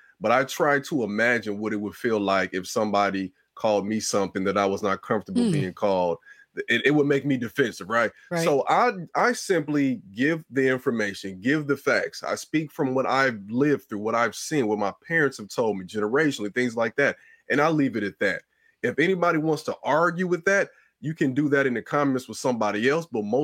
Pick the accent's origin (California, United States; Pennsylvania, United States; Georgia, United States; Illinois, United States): Illinois, United States; Chicago; Actually, I'm a very big Cubs fan. I'm from the South Side, but I love the Cubs. I grew up during the Sammy Sosa era.